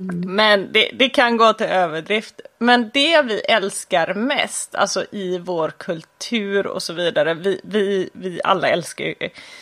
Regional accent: Västra Götaland County, Sweden; accent: Bohuslän; Ja, men ibland med lite bohuslänsk och lite göteborgsk dialekt

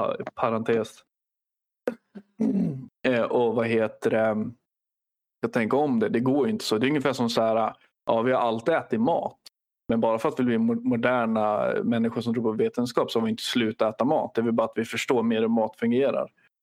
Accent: Sweden; men alltså jag är svensk. Jag har gått i svensk skola. Jag har gått så här 12 år i svensk skola.

